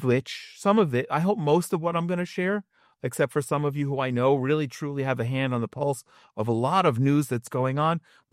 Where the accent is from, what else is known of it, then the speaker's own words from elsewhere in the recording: Princeton, New Jersey, United States; I grew up in Princeton, New Jersey.